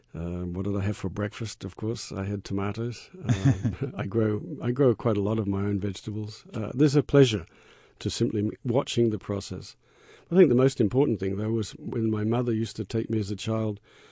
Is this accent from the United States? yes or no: no; Australia; Yes, I'm from Australia.